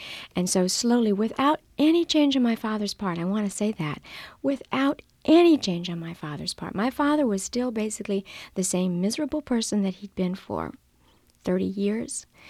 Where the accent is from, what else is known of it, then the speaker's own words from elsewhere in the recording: New Orleans, Louisiana, United States; I grew up in New Orleans, and I lived in a family that was not Christian.